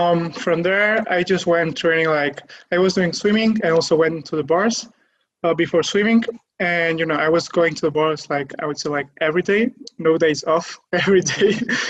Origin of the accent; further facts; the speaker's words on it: Catalonia, Spain; English is a second language; I'm from Spain, I'm from Catalonia, near Barcelona, and I'm 21 years old.